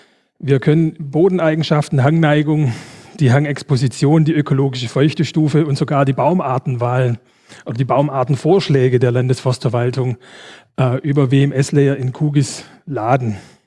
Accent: North Rhine-Westphalia, Germany; da ist der grüne Kreis rum, da komme ich her, aus dem Sauerland.

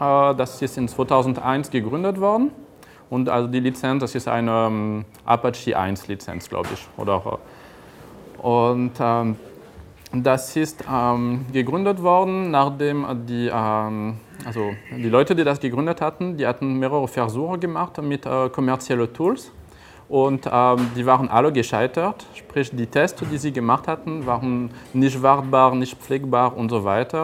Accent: France; German is a second language; now in Germany; So, ja, wie ich das nicht verstecken kann, bin ich Franzose. Ich arbeite aber in Deutschland, ich wohne in der Nähe von Bonn.

